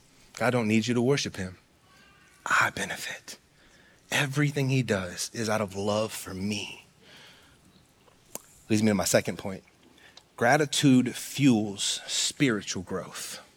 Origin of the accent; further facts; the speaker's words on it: West Virginia, United States; I'm from West Virginia.